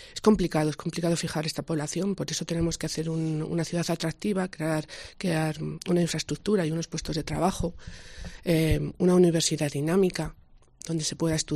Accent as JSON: {"language": "Spanish", "town": "Ávila", "region": "Castile and León", "country": "Spain", "said": "es una abulense que vive aquí, que trabaja aquí, que ama su ciudad, que los que me conocéis sabéis que soy una enamorada de Ávila"}